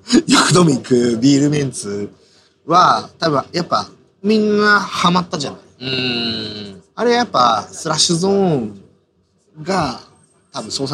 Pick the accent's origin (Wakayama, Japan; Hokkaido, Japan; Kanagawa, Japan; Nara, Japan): Kanagawa, Japan; Yokosuka; 私も横須賀出身なので、まあ、若い頃通ってたわけですよ